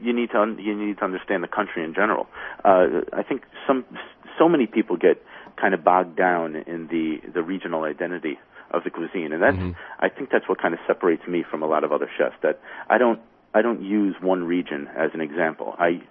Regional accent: Waterbury, Connecticut, United States; I grew up in Waterbury, Connecticut.

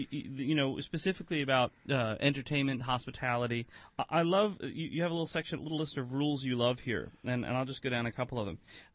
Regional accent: Ireland; See now, Mark's father is French, and I'm Irish, right?

